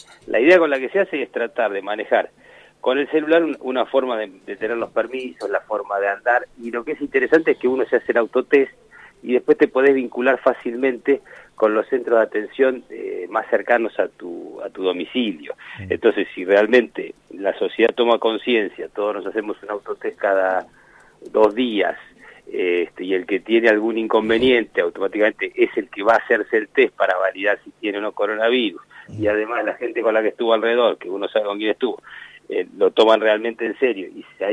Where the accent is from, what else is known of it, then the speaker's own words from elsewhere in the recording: La Plata, Buenos Aires Province, Argentina; yo soy de La Plata